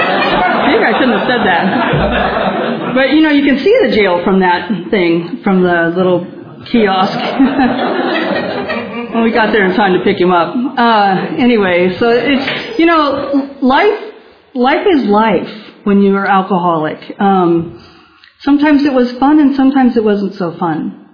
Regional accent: California, United States; I grew up in Orange County, and I grew up in a dysfunctional home.

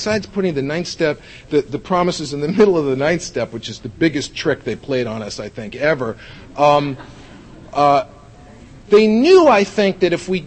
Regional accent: Bronx, New York, United States; I was a hip, slick, and cool kid growing up in the Bronx.

